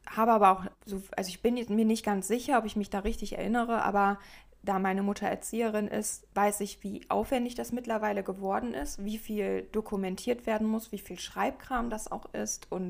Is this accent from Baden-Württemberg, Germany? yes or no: yes; Baden-Württemberg, Germany; Ich komme aus Baden-Württemberg.